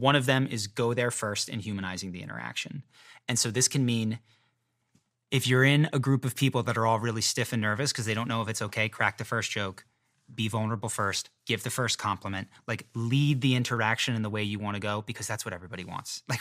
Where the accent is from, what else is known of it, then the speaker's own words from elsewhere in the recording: Philadelphia, Pennsylvania, United States; moved away as an adult; now in Los Angeles, United States; I grew up in Philadelphia, but I never really fit in there.